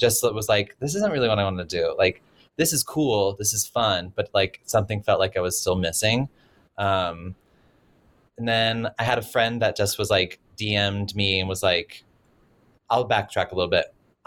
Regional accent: North Carolina, United States; For me, I grew up in North Carolina. We didn't have a budget for an interior designer.

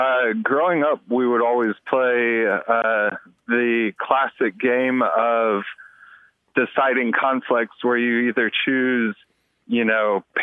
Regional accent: Houston, Texas, United States; I grew up in Houston.

